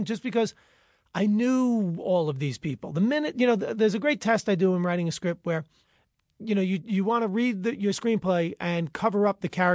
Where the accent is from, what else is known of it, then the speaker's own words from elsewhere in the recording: New York, United States; Ed is from Long Beach, Long Island, which is two towns over from my hometown.